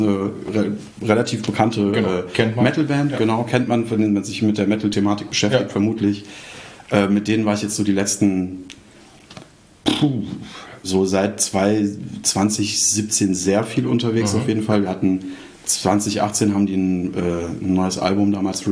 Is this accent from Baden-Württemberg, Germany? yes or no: no; Hesse, Germany; now in Bremen, Germany; aber ich bin als Hesse nach Bremen gekommen